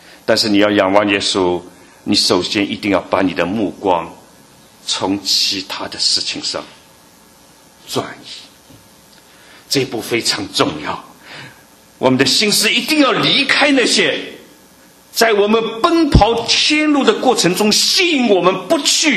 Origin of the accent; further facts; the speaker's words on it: Shanghai, China; 我在从小在上海长大，上海有一座楼叫